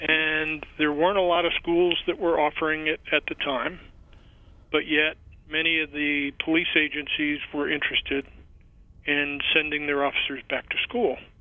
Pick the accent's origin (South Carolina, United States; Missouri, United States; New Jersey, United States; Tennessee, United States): New Jersey, United States; Newark; I grew up in Newark, New Jersey, in an urban environment.